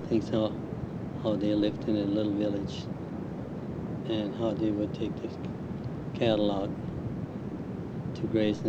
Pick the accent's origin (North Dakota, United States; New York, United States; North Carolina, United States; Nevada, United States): North Dakota, United States; born there; And I was born in Emmons County in October 3rd, 1922. On a farm east of Linton, and Section 1